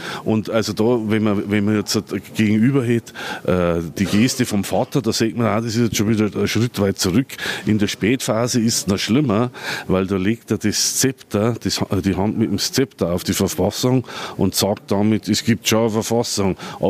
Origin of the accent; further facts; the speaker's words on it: Bavaria, Germany; wo man jetzt als Niederbayer